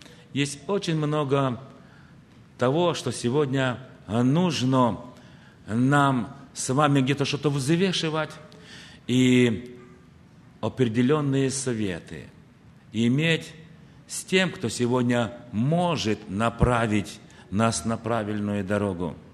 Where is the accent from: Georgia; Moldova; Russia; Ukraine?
Moldova; Obreja, Bălți; А я родился, такой есть под Бельцами деревня, называется Обрежа, в украинской семье, в русскую школу пошел. И знаете, у меня такая история, что много языков знаю